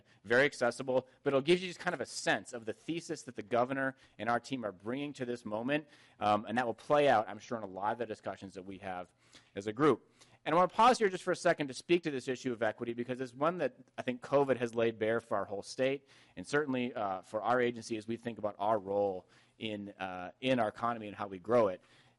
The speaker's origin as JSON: {"language": "English", "region": "Minnesota", "country": "United States", "tie": "born or raised there", "also_born_or_lived": "California", "said": "I was originally from Minnesota. I grew up in Minnesota until college and then went to California and then ended up in Silicon Valley."}